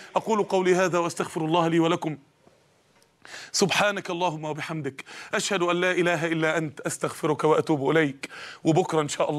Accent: Mansoura, Dakahlia, Egypt; وفاء لإحدى النساء الفاضلات اللي عندنا في المنصورة

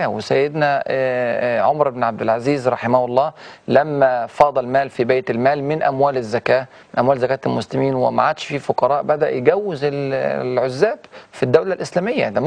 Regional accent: Egypt

